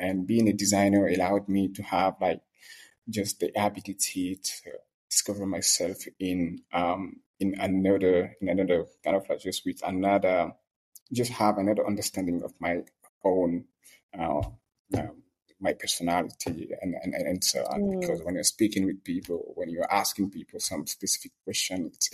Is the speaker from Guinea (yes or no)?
yes; Guinea; moved away as an adult; now in Senegal; I'm from Guinea and I born and raised in Guinea, and now I'm based in Senegal since 2009, I guess.